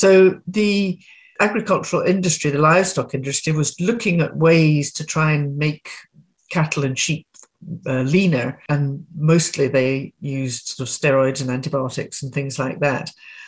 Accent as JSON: {"language": "English", "town": "Glasgow", "region": "Scotland", "country": "United Kingdom", "tie": "born or raised there", "said": "Well, I come from Glasgow originally, was brought up there."}